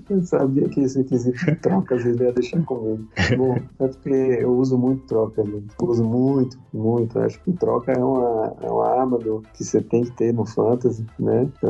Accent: Bahia, Brazil; como diz aqui na Bahia, que a gente é baiano, né?

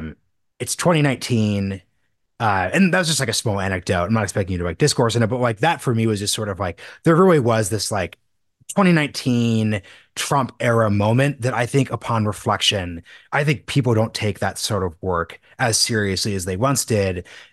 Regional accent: Texas, United States; So I'm coming from Texas, right? So a lot of my Texas context in school choice is like

